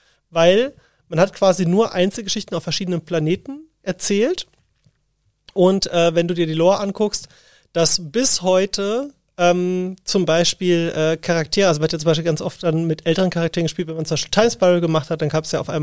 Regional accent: Rhineland-Palatinate, Germany; also born or lived in Lower Saxony; ich bin ja in der Nähe von Kaiserslautern quasi aufgewachsen, auch wenn ich gebürtiger Niedersachse bin

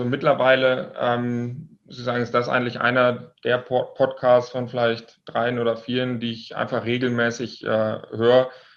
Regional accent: Lower Saxony, Germany; born there; now in Munich, Germany; 30 Jahre alt, komme gebürtig aus dem Nordwesten Deutschlands, hört man mir vielleicht etwas an, aus Niedersachsen, bin aber jetzt mittlerweile seit etwa 2 Jahren in München.

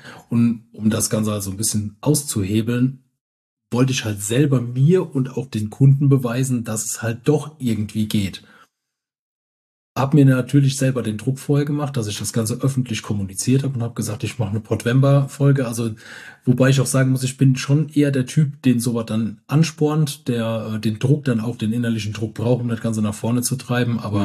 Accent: Rhineland-Palatinate, Germany; ich bin halt nur mal aus dem Westerwald und da haben wir sie mal halt am Button und am Datten

